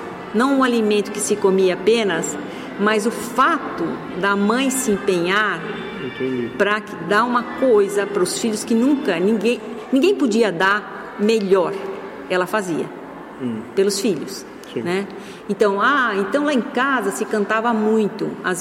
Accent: Brazil; E tudo isso é ser, é como a gente é brasileiro.

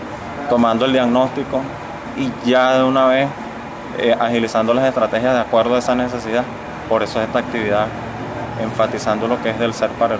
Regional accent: Venezuela; Nuestro deber como venezolano, nacionalista, tradicionalista, bolivariano

